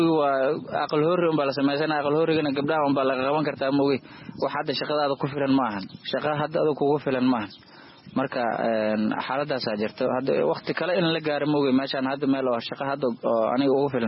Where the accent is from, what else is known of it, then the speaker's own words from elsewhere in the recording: Sako, Jubaland, Somalia; now in Mogadishu, Somalia; Waxaan ku soo barbaaray Sako. Ugu dambeynta waxaan joogaa hadda Muqdisho.